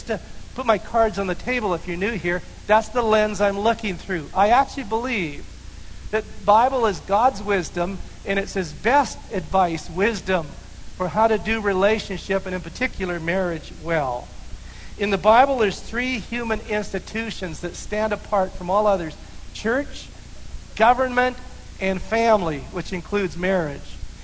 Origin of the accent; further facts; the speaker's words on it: Red Deer, Alberta, Canada; no, I'm from Red Deer, Alberta.